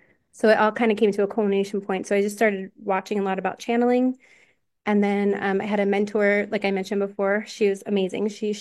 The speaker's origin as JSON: {"language": "English", "town": "Philadelphia", "region": "Pennsylvania", "country": "United States", "tie": "born or raised there", "said": "when I was living in my hometown in Philadelphia."}